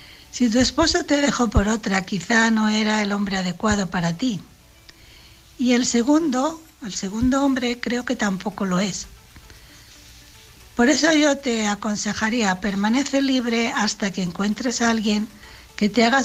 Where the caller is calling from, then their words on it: Alicante, Valencian Community, Spain; Buenas noches … de Alicante.